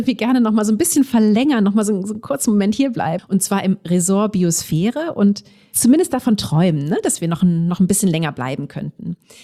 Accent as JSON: {"language": "German", "town": "Aachen", "region": "North Rhine-Westphalia", "country": "Germany", "tie": "born or raised there", "said": "in meine alte Heimatstadt nach Aachen."}